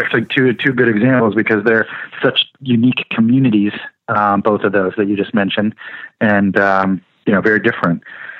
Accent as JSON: {"language": "English", "region": "California", "country": "United States", "tie": "born or raised there", "also_born_or_lived": "San Francisco, United States", "said": "I'm 150,000,000% a Southern California boy"}